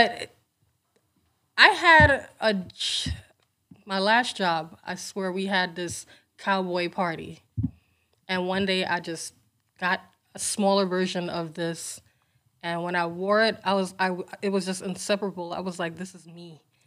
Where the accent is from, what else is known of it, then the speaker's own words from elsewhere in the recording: Brooklyn, New York, United States; growing up in Brooklyn, you know the little girls, the little... We used to have our little Babs Bunny...